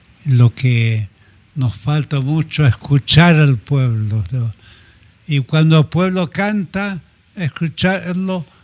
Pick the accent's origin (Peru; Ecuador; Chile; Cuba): Chile; Macul, Santiago Metropolitan Region; born there; Macul era puro campo, pero había una fila de casas. Ahí nací yo.